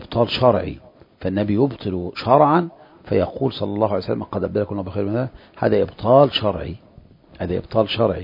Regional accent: Egypt

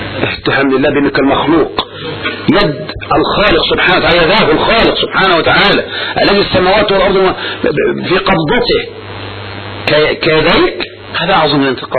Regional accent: Tanta, Gharbia, Egypt; عندنا في طنطا قدم النبي

